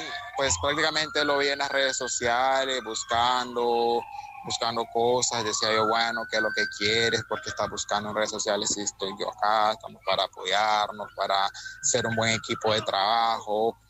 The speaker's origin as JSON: {"language": "Spanish", "country": "Nicaragua", "moved": "as an adult", "lives_now": "Barcelona, Spain", "said": "yo llegué a Barcelona en el 2019, de Nicaragua, soy de Nicaragua."}